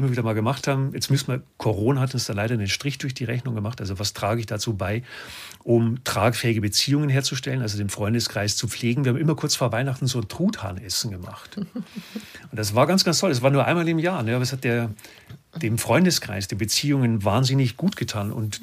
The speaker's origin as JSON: {"language": "German", "region": "Bavaria", "country": "Germany", "said": "Ich komme ja aus Bayern"}